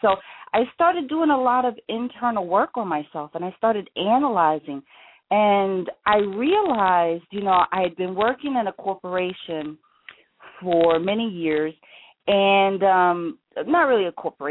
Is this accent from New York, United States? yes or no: yes; New York, United States; see, I'm from New York, so I rode a lot of trains in the city.